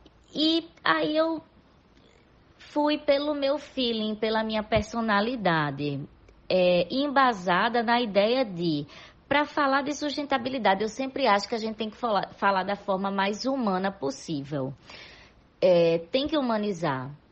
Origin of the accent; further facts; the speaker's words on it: Northeast Region, Brazil; Então eu pensei, poxa, eu posso trazer isso para minha terra.